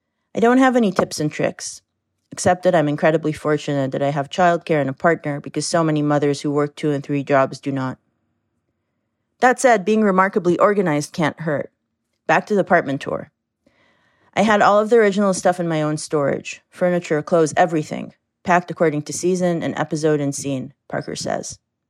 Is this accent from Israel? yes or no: yes; Tel Aviv, Tel Aviv District, Israel; English is a second language; moved away as an adult; now in United States; when I moved to the States from Israel 2 decades ago to go to graduate school, where I didn't know a single person